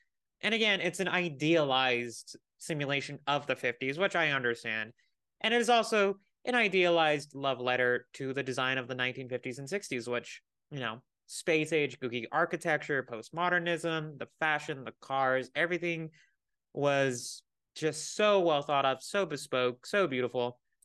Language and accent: English; Sacramento, California, United States; I'm also from Sacramento.